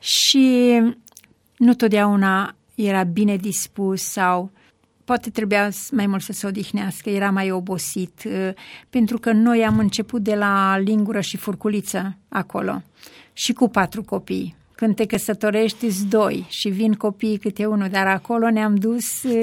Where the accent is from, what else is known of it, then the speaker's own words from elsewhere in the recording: Romania; moved away as an adult; now in Sacramento, United States; Cea mai mică avea 2 ani jumate, cel mai mare a avut 9 ani când am plecat din România.